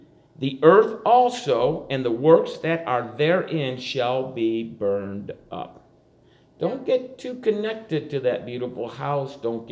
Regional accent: Niagara Falls, New York, United States; I grew up in Niagara Falls. I grew up on an island a few miles above Niagara Falls.

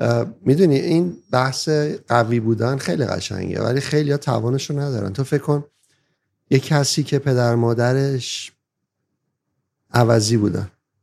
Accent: Iran; born there; توی نقطه ای از ایران به دنیا اومدم که شرایط نداشتم،

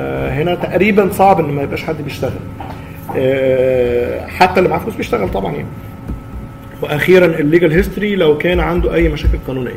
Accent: Egypt; محور مهم جدا في تقييم الحاله النفسيه بتاعت الانسان، خصوصا احنا كمصريين

